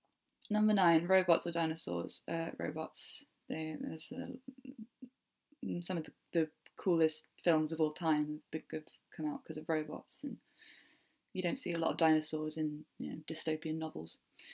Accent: United Kingdom; I do apologise. I'm so sorry. Sorry for being British.

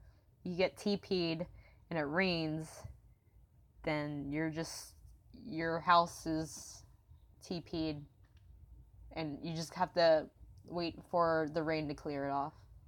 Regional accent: Florida, United States; I am from Florida. Not born and raised

